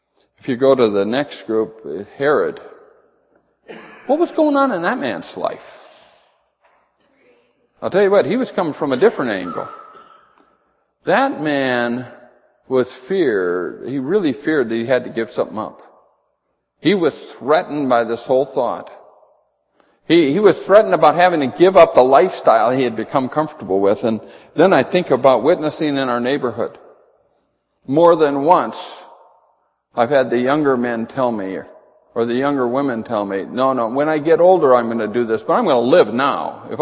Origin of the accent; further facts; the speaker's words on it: Edgeley, North Dakota, United States; I grew up in Edgeley, North Dakota, and one thing that Edgeley has done, it's a little town